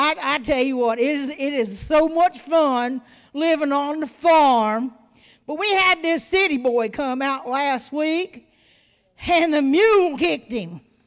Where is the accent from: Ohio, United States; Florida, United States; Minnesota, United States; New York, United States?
Ohio, United States; I said, being born and raised in Ohio is not that bad. It could be worse.